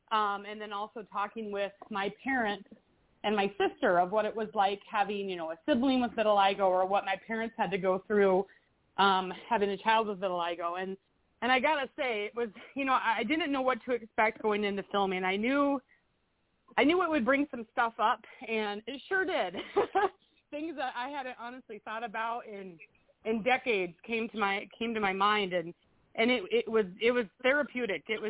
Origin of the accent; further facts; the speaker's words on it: Minnesota, United States; As they said … I am from Minnesota.